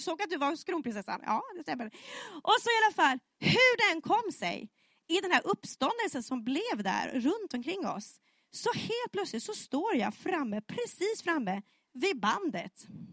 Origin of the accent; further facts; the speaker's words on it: Höör, Skåne, Sweden; Och ja, jag vill gratta, jag är från Hör, från Skåne.